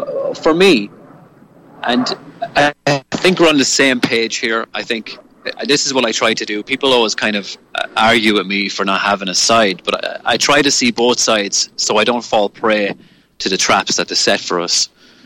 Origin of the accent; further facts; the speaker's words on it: Ireland; even though I'm an Irish man and I am very moved by Irish music, by the Irish language, by the flag